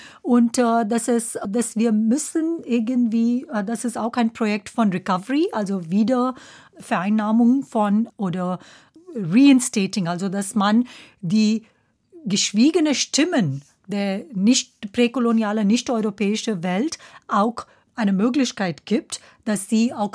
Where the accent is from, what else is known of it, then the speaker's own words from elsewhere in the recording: India; German is a second language; ich komme zum Beispiel aus Indien